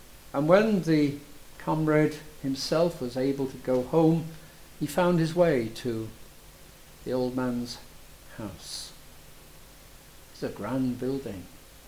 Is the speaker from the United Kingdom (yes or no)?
yes; Liverpool, North West England, United Kingdom; I was brought up in Arminianism, I have to confess to you, and in Liverpool, Little Mission Hall